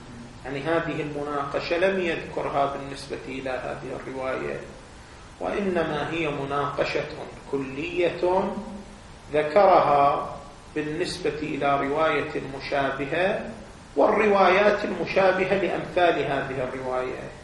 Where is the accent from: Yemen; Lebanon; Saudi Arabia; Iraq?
Saudi Arabia; Qatif, Eastern Province; احنا على ما هو عندنا في القطيف